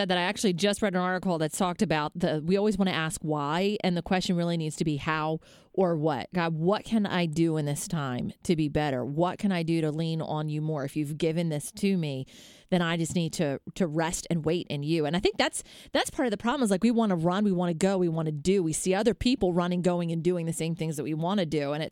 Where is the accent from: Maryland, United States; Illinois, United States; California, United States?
Maryland, United States; Baltimore; I'm from Baltimore. I can push real